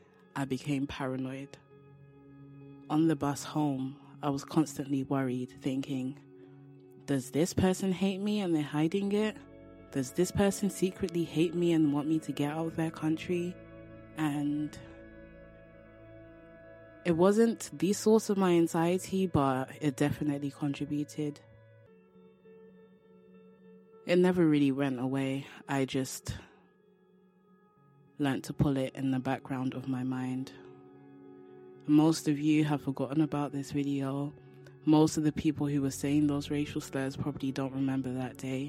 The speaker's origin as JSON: {"language": "English", "region": "London", "country": "United Kingdom", "said": "from London, England, and I was 13 years old when I learnt I was black."}